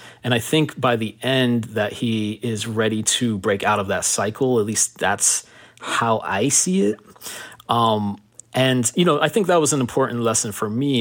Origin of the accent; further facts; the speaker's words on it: Miami, Florida, United States; So coming from Miami, growing up in Miami, and there's a part of me that loves this about Miami, I should say.